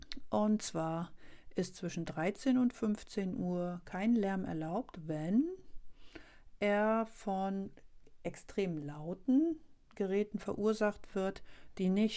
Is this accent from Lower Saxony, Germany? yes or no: no; Wittenförden, Mecklenburg-Vorpommern, Germany; meine Heimat befindet sich in einem Dorf in Mecklenburg bei Schwerin und heißt Wittenförden.